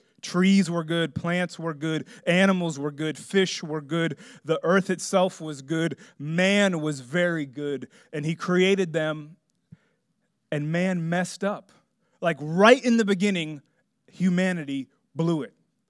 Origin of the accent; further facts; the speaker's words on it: Miami, Florida, United States; In Florida, I grew up in Miami.